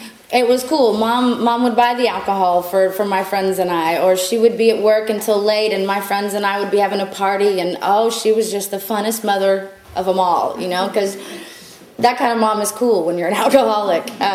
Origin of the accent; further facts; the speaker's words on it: San Antonio, Texas, United States; So I'm from San Antonio, Texas, which is a big city.